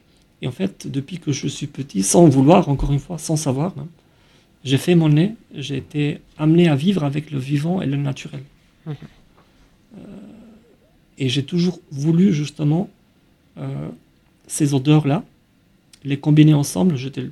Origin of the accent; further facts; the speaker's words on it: Albania; Quand j'étais petit en Albanie, malgré le fait qu'on était dans un pays totalement isolé, enfermé sur lui-même